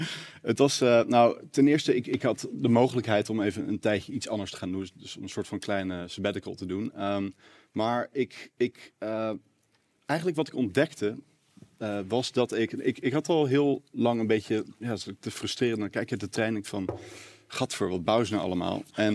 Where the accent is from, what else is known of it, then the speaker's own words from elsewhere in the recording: Leiden, South Holland, Netherlands; ik kom uit Leiden oorspronkelijk.